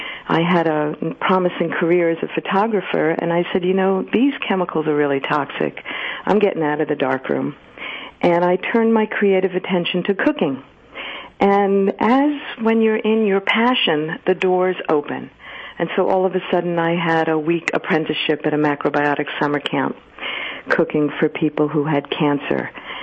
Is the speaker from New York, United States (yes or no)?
yes; New York City, New York, United States; Because I grew up in New York City, and my mom, who I love dearly, hardly cooked grains.